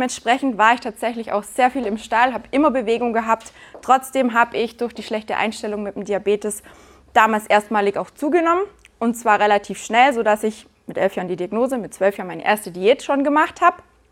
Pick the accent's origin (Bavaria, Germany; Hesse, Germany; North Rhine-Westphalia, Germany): Bavaria, Germany; Günzburg; born there